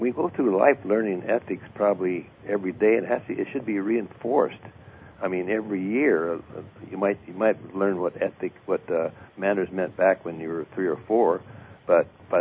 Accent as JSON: {"language": "English", "town": "Santa Barbara", "region": "California", "country": "United States", "tie": "born or raised there", "said": "I attempted to do that here in Santa Barbara, my hometown"}